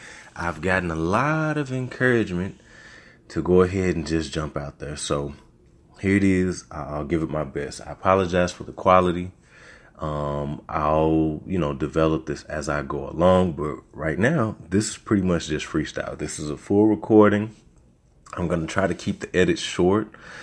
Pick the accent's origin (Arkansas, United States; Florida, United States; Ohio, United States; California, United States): Arkansas, United States; Little Rock; Let me get that out the way. I'm from Little Rock, Arkansas.